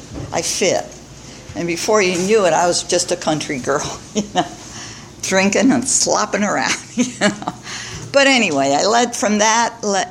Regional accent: Goshen, New York, United States; I was born in New York City. Yay! And I had my first drink at 14, not New York City. We'd moved upstate New York to a little town called Goshen, New York.

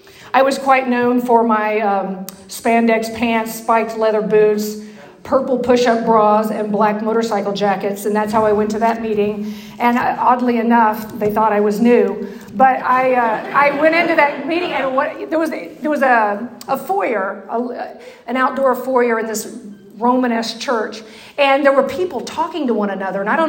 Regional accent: Alvin, Texas, United States; But I grew up in this little farming town in Alvin, Texas.

